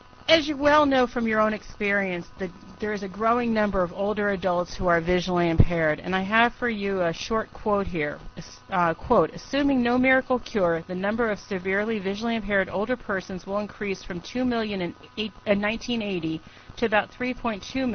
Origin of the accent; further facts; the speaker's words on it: New Jersey, United States; born there; I was born in New Jersey, so if we have any affiliates from the Monmouth County, New Jersey area